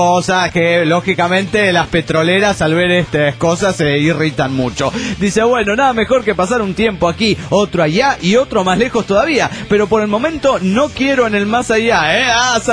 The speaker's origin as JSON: {"language": "Spanish", "country": "Dominican Republic", "lives_now": "Santander, Spain", "said": "Creo que soy el único dominicano que lo escucha."}